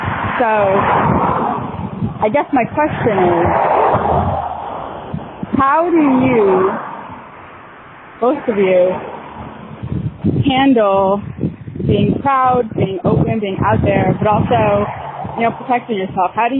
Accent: Connecticut, United States; I'm from Connecticut.

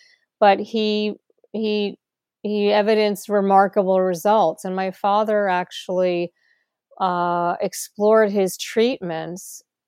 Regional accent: New Jersey, United States; I was born in New Jersey in the United States. I grew up in a suburban town.

